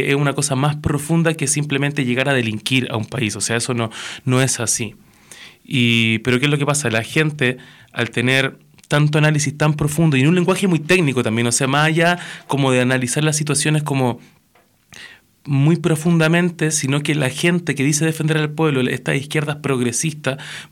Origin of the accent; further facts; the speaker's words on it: Chile; te pongo el caso por ejemplo de Chile, que es de donde vengo.